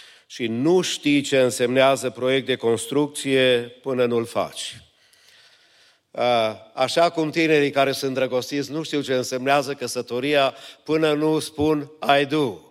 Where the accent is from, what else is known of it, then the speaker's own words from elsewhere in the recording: Romania; Îmi amintesc când am crescut în România, într-un context a comunismului